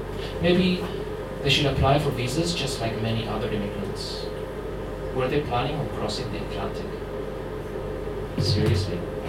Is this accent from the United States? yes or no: no; Durham, North East England, United Kingdom; now in Würzburg, Germany; I live in Würzburg, Bavaria, but I'm from Durham.